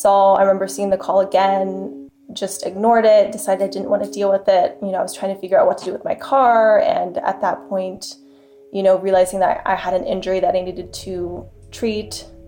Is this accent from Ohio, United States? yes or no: yes; Ohio, United States; you know, I'm from Ohio, so no one would be calling me at 11 o'clock Pacific time.